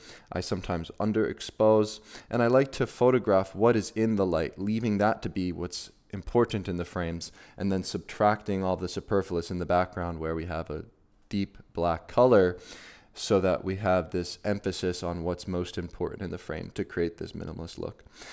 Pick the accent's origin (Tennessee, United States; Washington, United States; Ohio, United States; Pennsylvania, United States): Pennsylvania, United States; Philadelphia; a very iconic symbol of Philadelphia, my hometown.